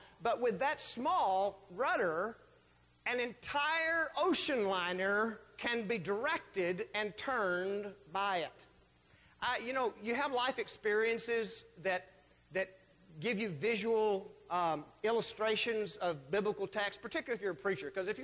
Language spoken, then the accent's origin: English; Texas, United States; Now, I'm not a big horse person, although I grew up in Texas.